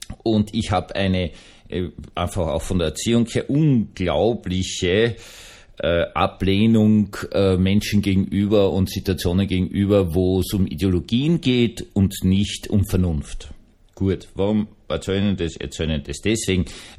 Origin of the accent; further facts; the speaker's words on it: Vienna, Austria; Ich bin Wiener bürgerlicher Protestant.